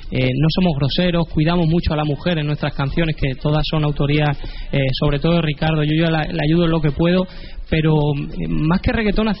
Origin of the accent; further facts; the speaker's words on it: Puertollano, Castilla-La Mancha, Spain; Yo soy de Ciudad Real, de Puerto Llano, de Ciudad Real.